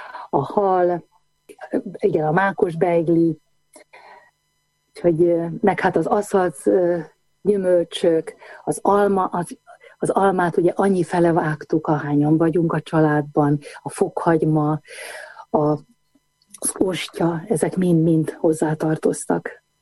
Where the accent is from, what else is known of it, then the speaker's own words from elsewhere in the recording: Banská Bystrica Region, Slovakia; egy kis határmenti falu, Losonc mellett, Ipolymenti falu, és ez nekem rengeteget adott, ahol több generáció élt együtt